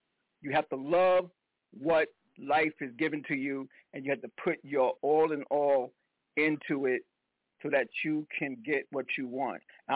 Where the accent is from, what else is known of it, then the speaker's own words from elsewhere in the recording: South Carolina, United States; And when I grew up in South Carolina, your parents tell you something, Lord Jesus, you better listen